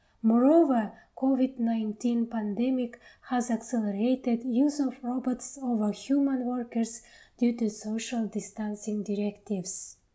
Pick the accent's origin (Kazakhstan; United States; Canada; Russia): Kazakhstan; in my hometown in distant Kazakhstan